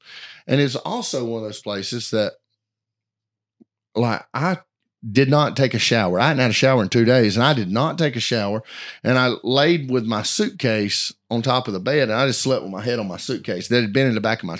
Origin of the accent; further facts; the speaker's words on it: Alabama, United States; You know, again, I'm not a snow expert. I'm from Alabama, but it's snowing hard